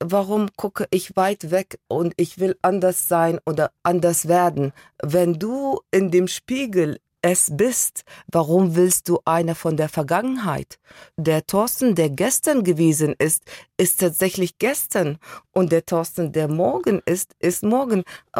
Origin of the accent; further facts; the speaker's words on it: Iraq; Geprägt haben mich meine Kindheit im Irak, die Geschichten meines Vaters und die Erkenntnis, ich bin anders, aber es ist gut so.